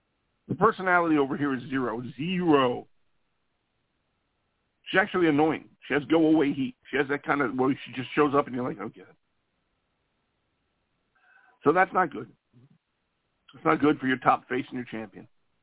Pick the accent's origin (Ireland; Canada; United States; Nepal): Ireland; I can understand her. I'm Irish. She's Scottish. But I can understand her fine.